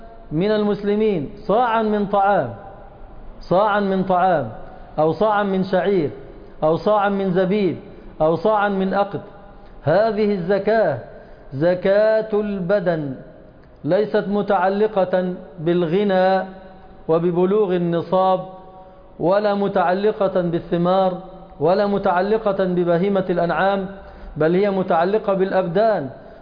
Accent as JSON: {"language": "Arabic", "country": "Egypt", "said": "أهل بلدنا مصر"}